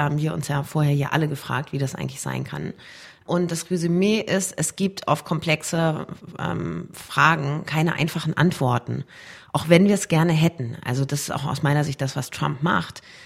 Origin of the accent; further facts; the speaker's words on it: Germany; Also es ist dann immer, woher kommst du? Dann sagst du aus Deutschland.